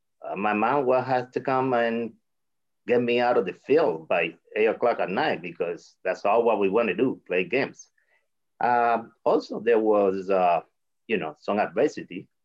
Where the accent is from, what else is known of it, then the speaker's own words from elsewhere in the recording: Cuba; Growing up in Cuba, your parents, the first thing to do is take you to the baseball field.